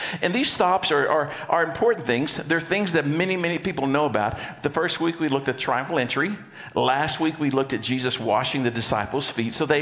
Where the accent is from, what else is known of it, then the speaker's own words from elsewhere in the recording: Texas, United States; And as you know, I grew up in Texas, and there was something that happened about this time of year every year in Texas as a youngster growing up.